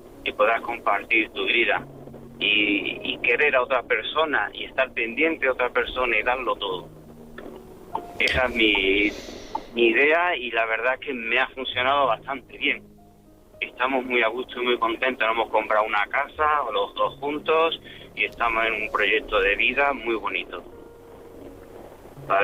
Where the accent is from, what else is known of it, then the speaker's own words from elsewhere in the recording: Andalusia, Spain; now in Pamplona, Spain; Yo, bueno, soy andaluz, pero vivo en Pamplona.